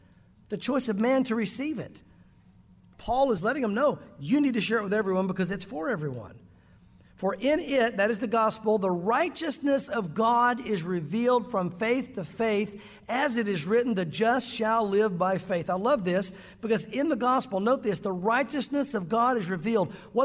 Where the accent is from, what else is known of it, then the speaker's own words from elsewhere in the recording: the South, United States; Because you guys are from the South, and so am I. And growing up in the South, you went to church every Sunday.